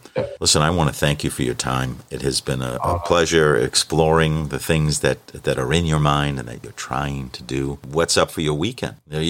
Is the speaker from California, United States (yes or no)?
no; Boston, Massachusetts, United States; from Boston.